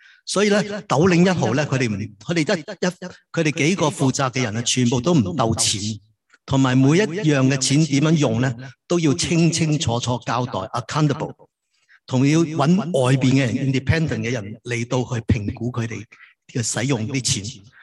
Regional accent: China; 我们中国人想到心的时候，我们想到我们的 emotion， 我们的情感。我们中国人讲很多跟这个心有关

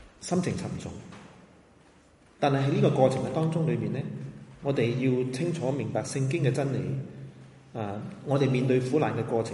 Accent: China; 我哋可能有受住我哋中國人嘅文化

